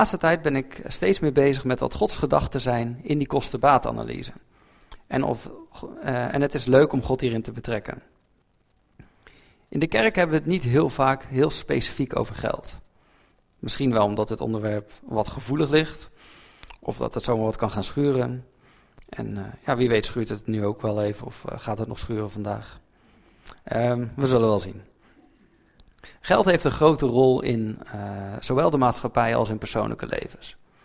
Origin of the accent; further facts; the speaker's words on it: Zeeland, Netherlands; En als geboren en getogen Zeeuw heb ik daar dus geen moeite mee.